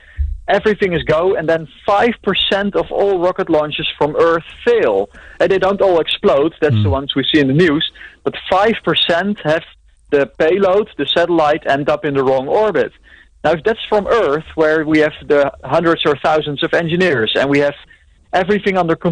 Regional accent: Netherlands; English is a second language; I'm Dutch, I'm not American

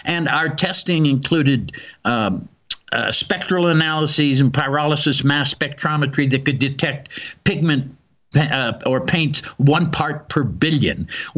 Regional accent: Pittsburgh, Pennsylvania, United States; finally got to hear me give a lecture in person in Pittsburgh, my hometown, for one of my high school reunions.

